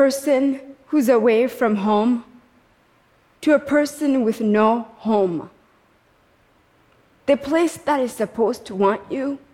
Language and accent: English; Kigali, Rwanda; born there; I was born in Kigali, Rwanda.